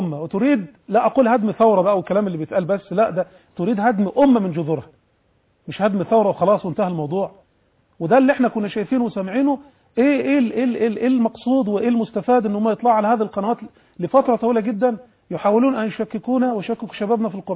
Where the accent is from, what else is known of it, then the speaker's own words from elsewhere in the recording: Egypt; نحن كلنا مصريين وعايشين في بلد واحد